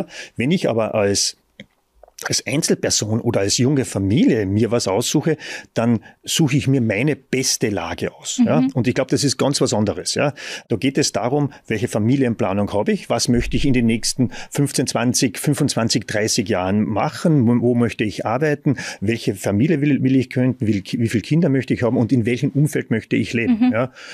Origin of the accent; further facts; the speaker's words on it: Carinthia, Austria; accent: Carinthian; ich komme ja aus Kärnten, das hört man wahrscheinlich vom Dialekt, ist es unverkennbar.